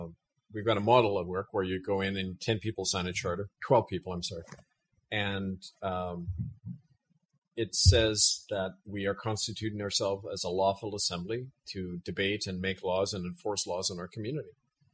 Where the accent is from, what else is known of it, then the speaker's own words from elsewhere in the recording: Winnipeg, Manitoba, Canada; I was raised in North Winnipeg, so that's where I'm officially running out of.